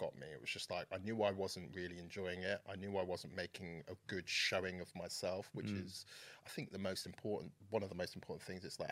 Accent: Oxford, South East England, United Kingdom; I'm from Oxford, so just outside Oxford.

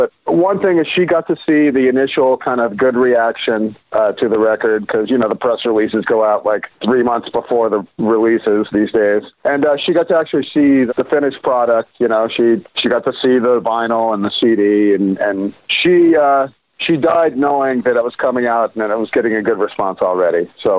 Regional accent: Houston, Texas, United States; moved away as an adult; now in California, United States; I became a rock journalist in my hometown of Houston

